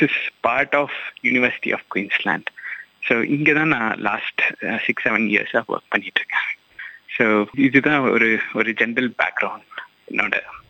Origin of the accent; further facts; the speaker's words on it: Coimbatore, Tamil Nadu, India; moved away as an adult; also born or lived in Bangalore; now in Australia; நான் வந்து கோயம்புத்தூர்ல தான் வளர்ந்தேன்.